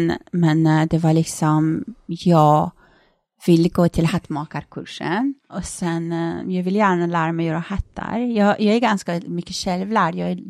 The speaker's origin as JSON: {"language": "Swedish", "town": "Rinkeby", "region": "Stockholm County", "country": "Sweden", "said": "Jag var liksom tjejen från Rinkeby, jag fattade inte att du är på det krimla krim liksom här nu."}